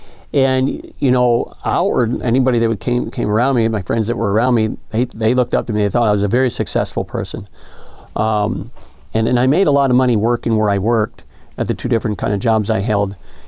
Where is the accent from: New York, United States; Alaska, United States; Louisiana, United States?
New York, United States; Buffalo; So, you know, I grew up in Buffalo, New York, grew up in the ghetto. We were very poor.